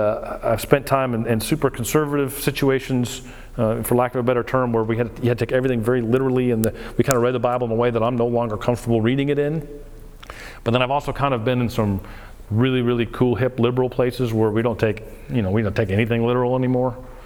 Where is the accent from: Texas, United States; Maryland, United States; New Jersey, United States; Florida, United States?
Florida, United States; I grew up down in South Florida, which means we didn't have a lot of money